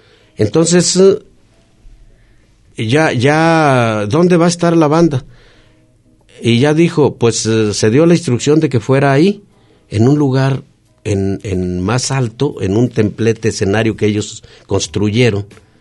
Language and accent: Spanish; Tepechitlán, Zacatecas, Mexico; also born or lived in Colotlán; Por eso yo, mi tierra es Tepechitlán. Pero mi segunda tierra, pues ya es Colotlán.